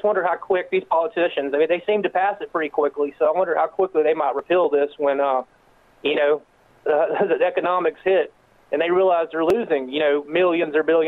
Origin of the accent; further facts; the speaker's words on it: Asheville, North Carolina, United States; I mean, Paul, you know I'm from Asheville.